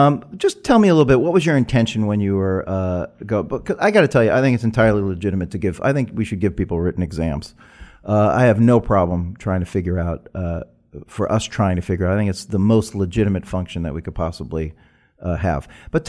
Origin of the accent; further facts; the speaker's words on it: Brooklyn, New York, United States; I'm from Sheepshead Bay, Brooklyn.